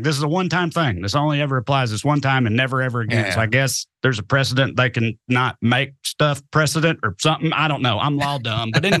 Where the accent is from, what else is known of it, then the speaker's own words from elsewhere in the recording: the South, United States; this has been like chapter one Old South playbook for a long time as a Southerner.